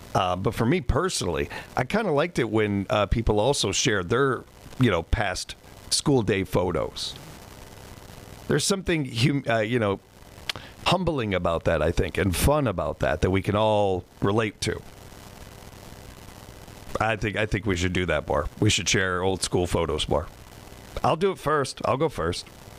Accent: United States; born there; I am dang lucky I was born in America.

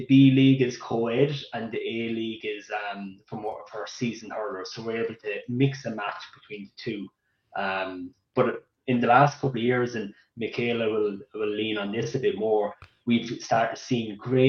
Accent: Cork, Munster, Ireland; now in Madison, United States; yeah, born and raised in Cork and been in Madison for the last 7 years

